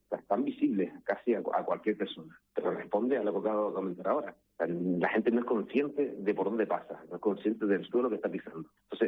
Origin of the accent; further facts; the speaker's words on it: Canary Islands, Spain; cada descubrimiento que se produce nos enriquece, ¿no? Como canarios y canarias.